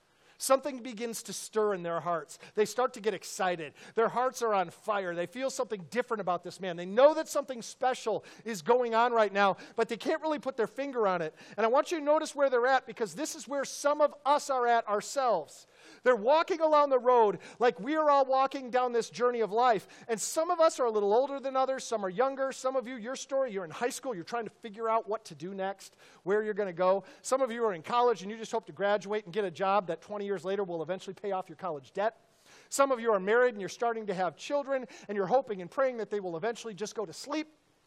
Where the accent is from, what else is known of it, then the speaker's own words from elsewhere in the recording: Upper Midwest, United States; also born or lived in Arizona; now in Texas, United States; You know, I came here from Arizona. I grew up in the upper Midwest and then lived in Arizona for a while, and then I came here.